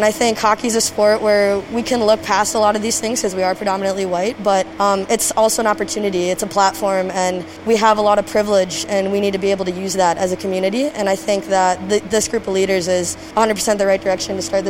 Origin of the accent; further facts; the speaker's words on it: Maple Grove, Minnesota, United States; I was adopted at a really young age as a baby, so I don't really remember much about that, but I've always known Minnesota and Maple Grove, and that's where I've spent my whole childhood.